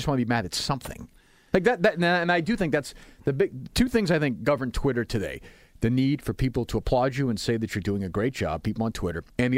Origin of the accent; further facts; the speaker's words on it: Winchester, South East England, United Kingdom; I grew up in Winchester, and my family had some means, certainly.